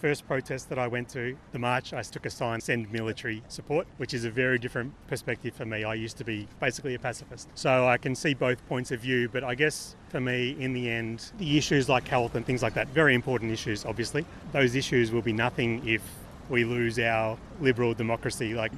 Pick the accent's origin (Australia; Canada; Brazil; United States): Australia; They weren't that interested in speaking to an Australian.